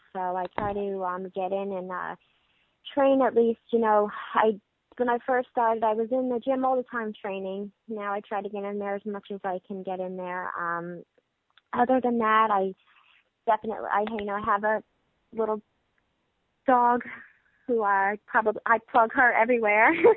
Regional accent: Brooklyn, New York, United States; accent: Brooklyn; but I think that my Brooklyn accent is so bad.

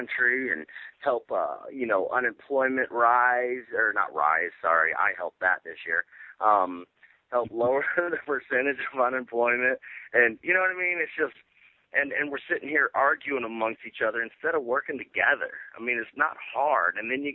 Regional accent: St. Cloud, Florida, United States; a great event in St. Cloud, Florida, my hometown where I grew up.

